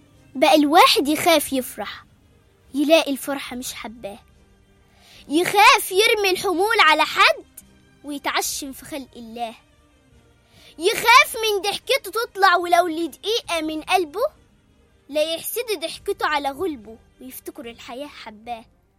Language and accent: Arabic; Beni Suef, Beni Suef Governorate, Egypt; عندي 11 سنة، انا من بني سويف، بدرس في مدرسة البراء ابن مالك في الصف السادس الابتدائي.